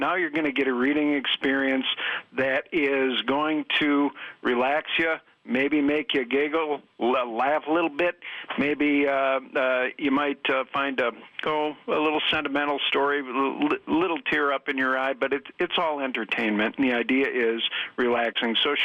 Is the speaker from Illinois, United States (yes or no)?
no; Green Bay, Wisconsin, United States; because I grew up in Green Bay, but I did have some farmers in the family.